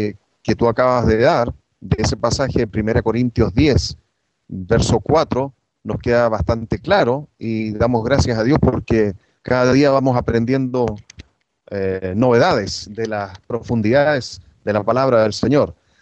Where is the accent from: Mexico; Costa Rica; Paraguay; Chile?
Chile; Allá en mi país, en Chile, tenemos un buen territorio desértico llamado el desierto de Atacama